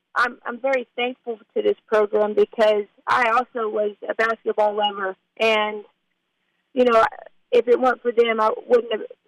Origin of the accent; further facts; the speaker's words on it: Plainview, Texas, United States; Well, you know, I grew up in Plainview since I was 2 years old, and so I always got to hear these amazing stories on the Flying Queens.